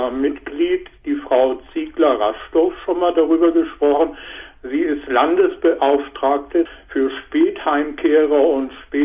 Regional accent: Hamburg, Germany; meine Frau kommt aus Hamburg, ich bin in Hamburg groß geworden.

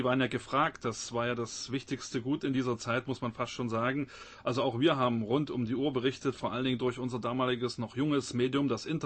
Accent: Dresden, Saxony, Germany; dass ausgerechnet aus meiner Heimatstadt Dresden kein einziger Nachrichtensender angerufen hat

